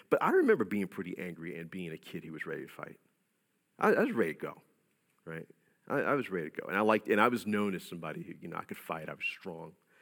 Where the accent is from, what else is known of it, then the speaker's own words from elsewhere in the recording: New Orleans, Louisiana, United States; When I was a kid, I grew up in New Orleans. A lot of you know that.